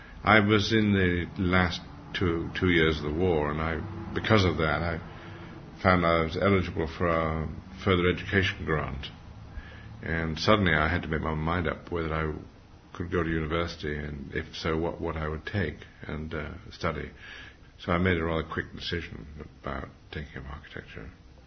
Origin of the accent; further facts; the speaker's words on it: Liverpool, North West England, United Kingdom; And I grew up in Liverpool because that was his home port.